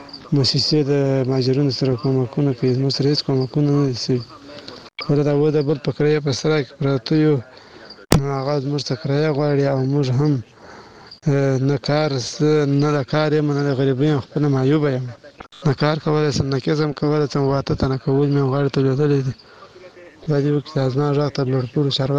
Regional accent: Badghis, Afghanistan; also born or lived in Pakistan; now in Kandahar, Afghanistan; افغان یم د کندهار ولایت څخه تاسو ته میسج دی شي دی اصلي د بادغیس ولایت په نامه مراد ولسوالۍ یم خو په الحال اوس په کندهار کې اوسېږم موږ مهاجرین د پاکستان نه راغوښتي یو

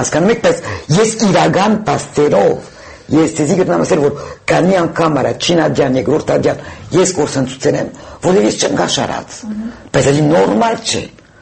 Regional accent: France; ես ֆրանսահայ եմ

